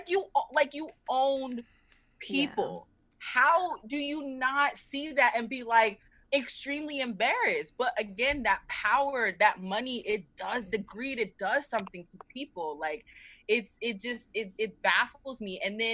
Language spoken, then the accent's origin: English; the South, United States; I'm originally from the South, and, like, the Confederate flag is everywhere because it's, like, oh, it's such a rich part of our culture, the South